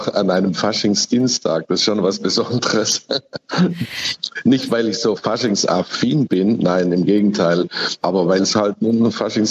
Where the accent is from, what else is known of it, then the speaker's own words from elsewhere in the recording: Munich, Bavaria, Germany; also born or lived in Tegernsee; Mein Vater hatte meine Mutter und mich ausgelagert aus München. Klar, im Frühjahr 1943 waren schon die großen Bombenangriffe auf München und es war ihm zu gefährlich. Und deswegen 4 Tage Tegernsee zur Entbindung